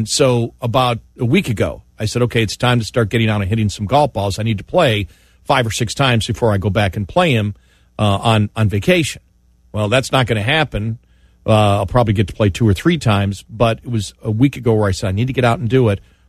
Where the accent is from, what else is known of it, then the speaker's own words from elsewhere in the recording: New York, United States; And where I grew up in New York, it was the thick Kentucky bluegrass.